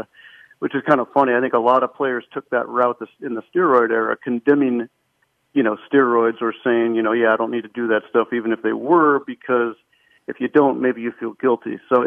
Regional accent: West Coast, United States; I'm from the West Coast, so I have a fair share of Dodger fan friends and relatives

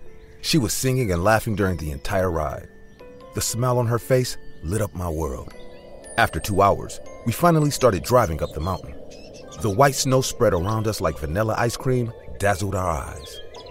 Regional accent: United States; Our families didn't approve much because she is Asian and I'm American.

